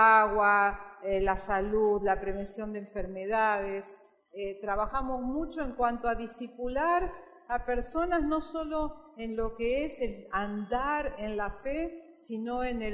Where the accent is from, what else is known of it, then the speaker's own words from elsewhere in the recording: Argentina; moved away as an adult; Yo salí de Argentina, soy médica, estudié en Córdoba, era miembro de una iglesia aquí en Buenos Aires